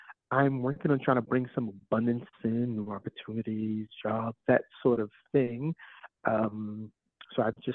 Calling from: New York, United States; I'm calling from New York.

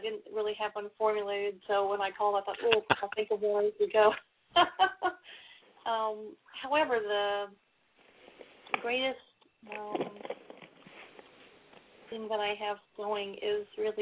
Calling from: Tucson, Arizona, United States; I'm calling from Tucson.

